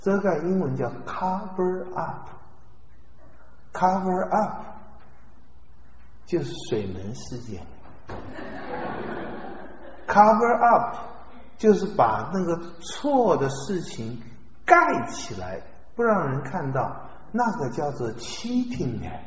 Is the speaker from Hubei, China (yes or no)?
yes; Hubei, China; 她说以前我们是湖北人，她说以前在乡下